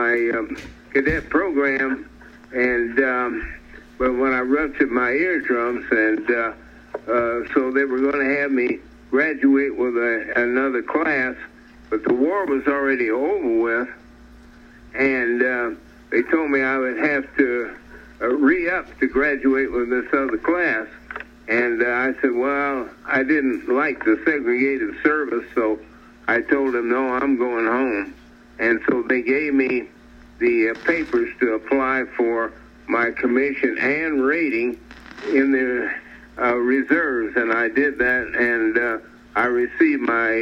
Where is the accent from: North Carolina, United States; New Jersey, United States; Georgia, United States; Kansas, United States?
Kansas, United States; Kansas City; born there; also born or lived in Colorado Springs, United States; I was conceived in Colorado Springs. Okay. But I was born in Kansas City, Kansas.